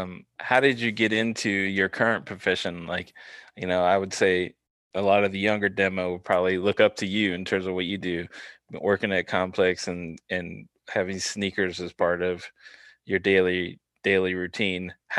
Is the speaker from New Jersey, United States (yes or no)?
no; Charlottesville, Virginia, United States; And so, like, growing up in Charlottesville, for me, there was not a ton of it because I think UVA at the time wasn't the best.